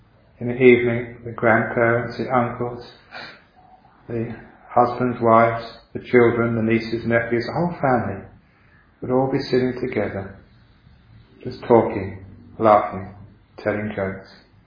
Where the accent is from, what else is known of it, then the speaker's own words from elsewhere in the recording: Thailand; English is a second language; the societies which I grew up with in Thailand